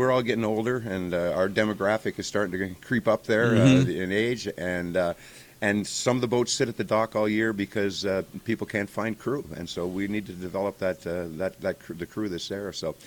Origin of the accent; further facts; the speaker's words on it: Kingston, Ontario, Canada; I grew up in Kingston, Ontario, which was the sailing capital of Canada.